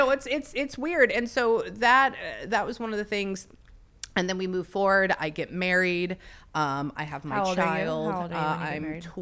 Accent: Pasadena, California, United States; And I grew up in Pasadena.

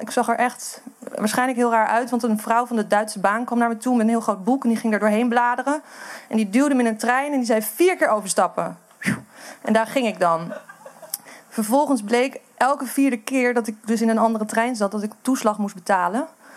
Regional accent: Amsterdam, North Holland, Netherlands; En ik kom uit Amsterdam, ik vind de provincie heel erg eng.

